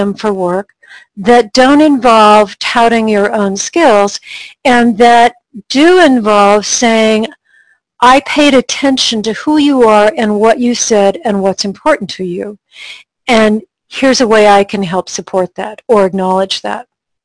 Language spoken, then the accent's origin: English; Colorado, United States; I'm from Colorado and I'm watching the cannabis industry.